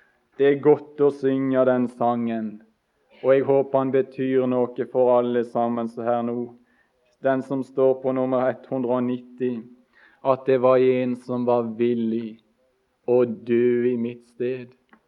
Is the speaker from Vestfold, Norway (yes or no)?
no; Osterøy, Vestland, Norway; Vi hadde en gammel originalpredikant hjemme på Osterøy.